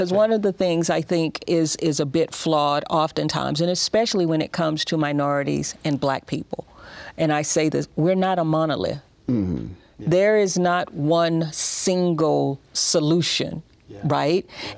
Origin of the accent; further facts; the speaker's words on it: the South, United States; now in Utah, United States; I am from the South